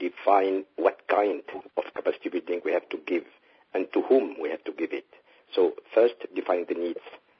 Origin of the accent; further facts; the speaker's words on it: Tunisia; English is a second language; I am from Tunisia.